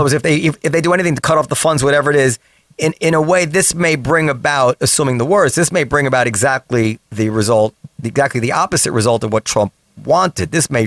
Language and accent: English; United States; I agree with you, like as an American